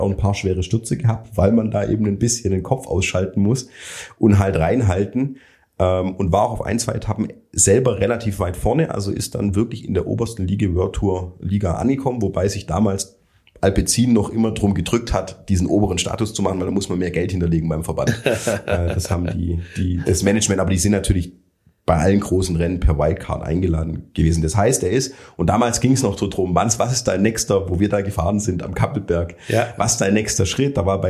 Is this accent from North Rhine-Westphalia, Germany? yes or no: no; Baden-Württemberg, Germany; Ich komme ja ursprünglich aus dem Remstal.